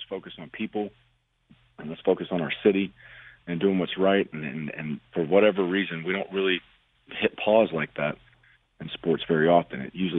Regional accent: Louisiana, United States; And having been in hurricanes growing up in South Louisiana

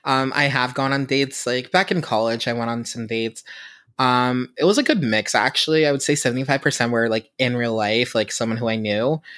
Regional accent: Pittsburgh, Pennsylvania, United States; That sounds amazing. I am from Pittsburgh, so we love our pickles, and fried pickles are, like, one of my favorite apps

